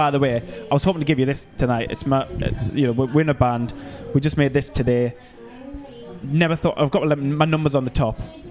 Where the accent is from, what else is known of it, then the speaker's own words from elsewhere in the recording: Sunderland, North East England, United Kingdom; We're from Sunderland. They came to Sunderland.